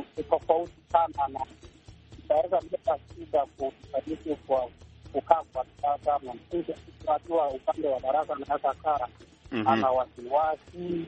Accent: Kilgoris, Narok County, Kenya; natokea upande wa Kenya, upande wa Kilgoris Transmara.

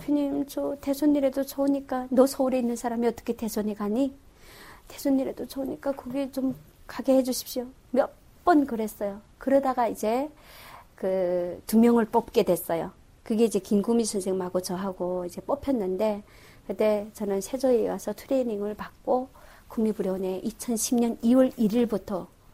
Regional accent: North Korea; 나도 북한 사람이지만

